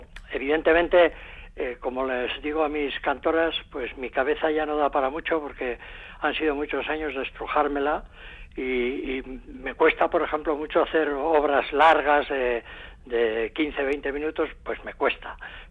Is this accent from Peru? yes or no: no; Hondarribia, Basque Country, Spain; que dediqué a la parroquia de mi pueblo el año 1980, está dedicada a la parroquia de Hondarribia el año 80